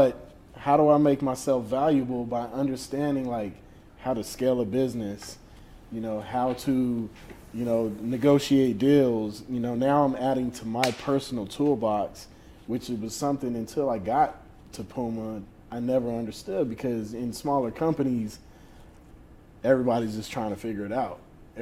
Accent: New Orleans, Louisiana, United States; I think about, you know, growing up in New Orleans.

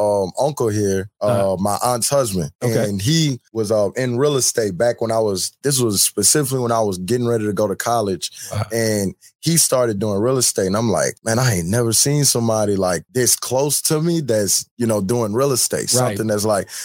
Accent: Louisiana, United States; I'm originally from Louisiana.

